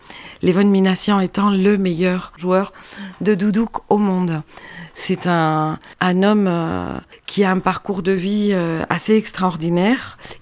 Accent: Paraguay; French is a second language; je suis originaire de l'Amazonie paraguayenne.

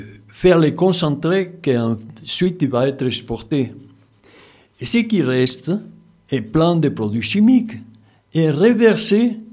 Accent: Puno, Peru; c'est ma région d'origine, la région de Puno, la région de l'Altiplano, la région Quechua Aymara, la frontière avec la Bolivie, là où il y a les lacs Titicaca

